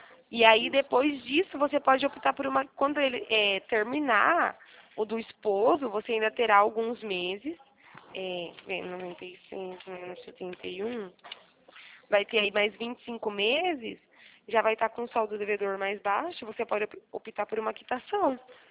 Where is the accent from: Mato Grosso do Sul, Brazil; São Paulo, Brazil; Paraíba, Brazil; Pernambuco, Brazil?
São Paulo, Brazil; Araras; sou de Araras